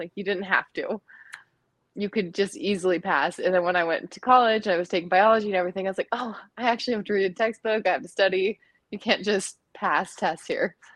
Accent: Orderville, Utah, United States; also born or lived in St. George, United States; So I was born in St. George, Utah, but I was raised in a little teeny tiny town called Orderville. It's like on the eastern side of Zion, 12 miles from Zion.

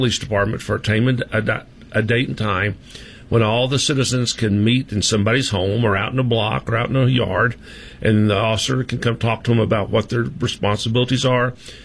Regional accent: Temple, Texas, United States; I grew up here in Temple back in the 50s, 60s, 70s, on North 27th Street here in town, and everybody knew each other.

